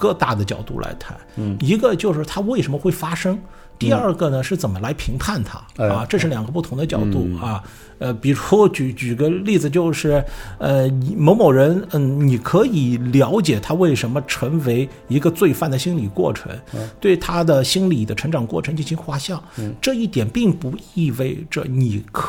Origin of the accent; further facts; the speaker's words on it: China; 我们中国人呢，有时候会把奥林匹克这个看得特别的严肃